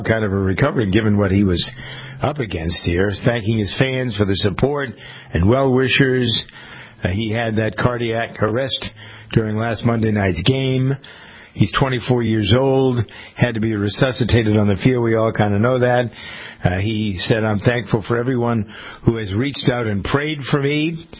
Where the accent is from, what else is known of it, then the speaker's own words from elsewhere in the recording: Framingham, Massachusetts, United States; There's 5,000-6,000 of them live here in Framingham, my hometown.